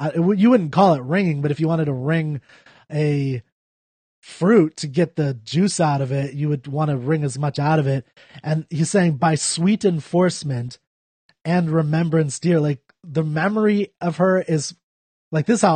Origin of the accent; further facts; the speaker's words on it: United States; Like, it's weird as an American.